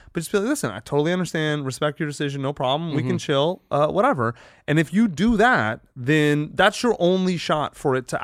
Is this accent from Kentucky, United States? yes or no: yes; Kentucky, United States; I grew up in Kentucky, dude.